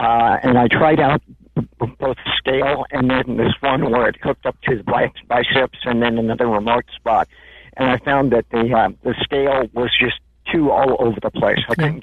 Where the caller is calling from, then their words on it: Santa Cruz, California, United States; Santa Cruz.